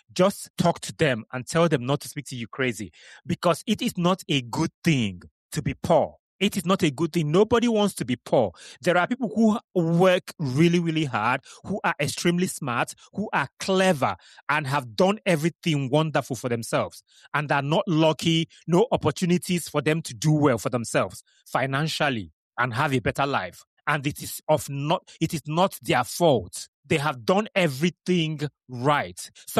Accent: Nigeria; I come from Nigeria

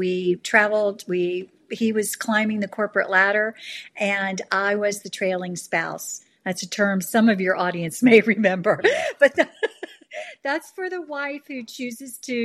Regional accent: Jackson, Mississippi, United States; It's always good to be with another fellow Southerner. My heart, you know, I grew up in Jackson, Mississippi

